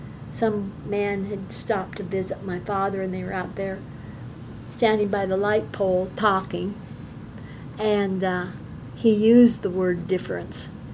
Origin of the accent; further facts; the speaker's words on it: Cozad, Nebraska, United States; So then I moved to I got a job in my hometown, Cozad, and mm-hmm.